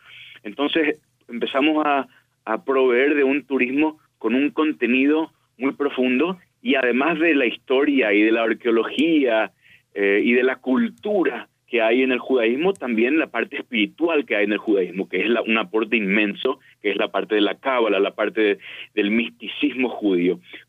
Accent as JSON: {"language": "Spanish", "country": "Paraguay", "moved": "yes", "lives_now": "Israel", "said": "yo vine acá a Israel de Paraguay, no conocía el idioma, tenía una base, pero no lo hablaba fluido, en un país que no conocía"}